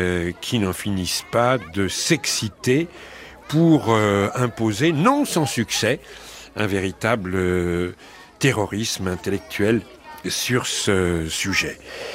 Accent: France

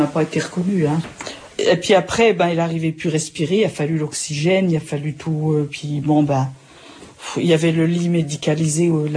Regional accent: Valleroy, Grand Est, France; born there; Oui, moi je suis né à Valleroy, oui. Mais pas, c'était d'un milieu agricole

